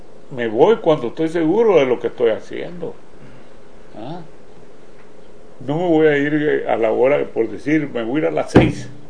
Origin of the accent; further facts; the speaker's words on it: Mexico; Para mi tierra, sí. Sí. Cualquier rato. Uh-huh. Ahora ya no trabajo.